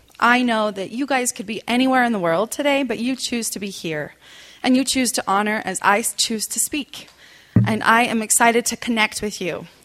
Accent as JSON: {"language": "English", "town": "Salt Lake City", "region": "Utah", "country": "United States", "tie": "born there", "said": "I was born right here in Salt Lake City, and we were a part of the community that was here up in Little Cottonwood Canyon."}